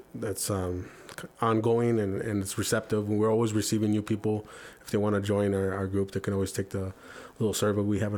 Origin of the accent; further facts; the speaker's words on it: California, United States; now in Grand Rapids, United States; my parents are immigrants, and we came from California where there was a little bit more of a outreach for Hispanic people. And when we moved here to Grand Rapids in 91, we were kind of on our own.